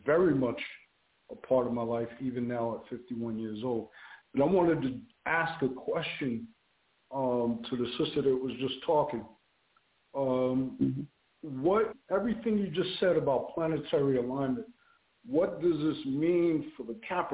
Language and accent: English; Bronx, New York, United States; I grew up in the Bronx on East Tremont and Southern Boulevard during the fire years.